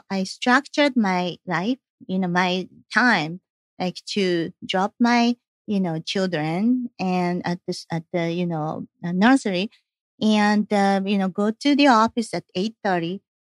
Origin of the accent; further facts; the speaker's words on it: Japan; now in United States; I came from Japan. So, you know, I didn't know anybody here. And I came to go to a Georgia Tech for the graduate school.